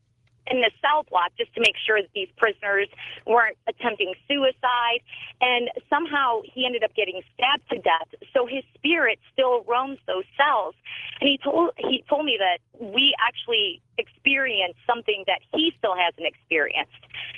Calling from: Cleveland, Ohio, United States; Cleveland, Ohio.

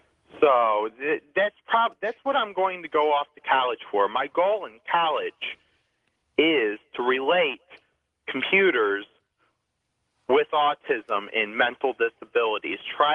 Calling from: Huntley, Illinois, United States; I'm calling from Huntley, Illinois.

